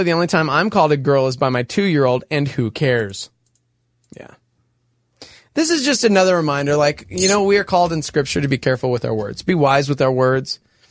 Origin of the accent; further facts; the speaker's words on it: Texas, United States; Okay, I'm from Texas. Mm-hmm. We call each other sir and ma'am.